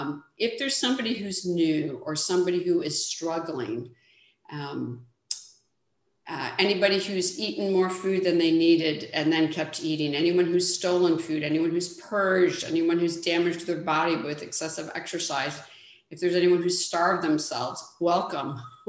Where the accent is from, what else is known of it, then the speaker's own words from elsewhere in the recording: Sacramento, California, United States; and I am from Sacramento, California.